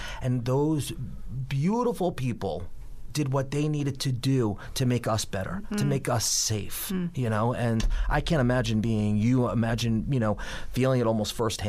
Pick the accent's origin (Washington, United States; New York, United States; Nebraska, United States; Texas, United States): New York, United States; Ronkonkoma; I grew up in Ronkonkoma. I live there. I have fun there. I bought my parents' home, the home that I was raised in, you know.